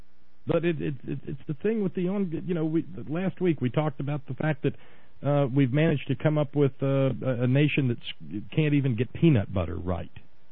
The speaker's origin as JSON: {"language": "English", "region": "West Virginia", "country": "United States", "tie": "born or raised there", "said": "In my home state of West Virginia, we know that Nick Joe Rahal, my congressman, is on board with it."}